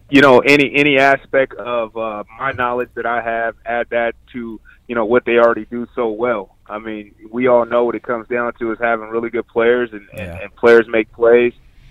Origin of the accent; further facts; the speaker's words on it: California, United States; a lot of it came down to the fact that I'm from California originally